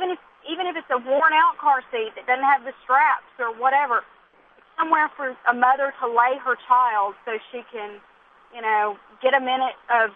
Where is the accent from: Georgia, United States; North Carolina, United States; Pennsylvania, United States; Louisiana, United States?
Louisiana, United States; Shreveport; I'm from Shreveport. This is, luckily, you know, we were spared by all the disaster down there.